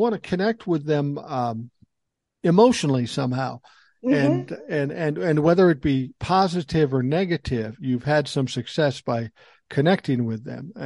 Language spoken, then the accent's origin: English; Minneapolis, Minnesota, United States; I grew up in South Minneapolis.